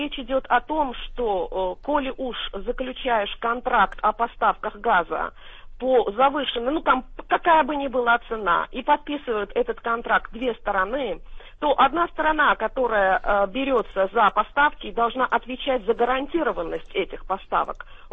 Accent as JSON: {"language": "Russian", "country": "Georgia", "said": "просто как человек, который живу в Грузии, я грузинка."}